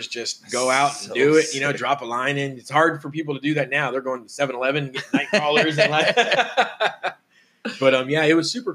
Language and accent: English; Vandalia, Michigan, United States; born there; I was born in Michigan, in Vandalia, Michigan. Small town, 33 bodies of water around it.